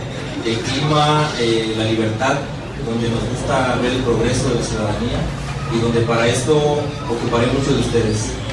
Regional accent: Totonilco, Mexico; Soy un hijo de Totonilco, que he crecido y he nacido en el centro de esta ciudad

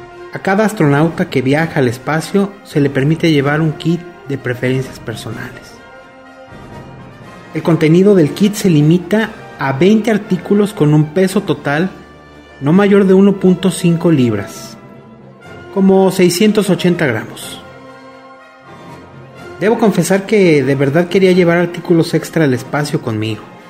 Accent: Stockton, California, United States; proveniente de mi pueblo natal de Stockton, California

